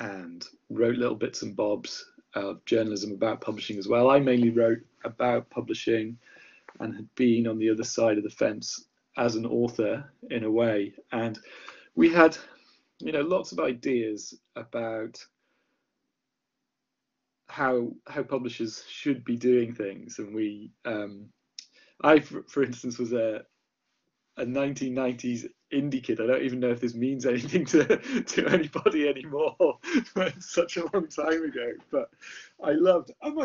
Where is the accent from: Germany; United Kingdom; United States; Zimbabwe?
United Kingdom; Lancaster, North West England; in my little small record shop in Lancaster, where I grew up in the Northwest